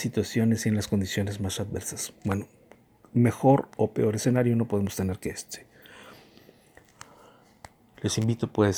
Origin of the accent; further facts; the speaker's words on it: Mexico; Nuestro pueblo mexicano es rico en frases, en proverbios.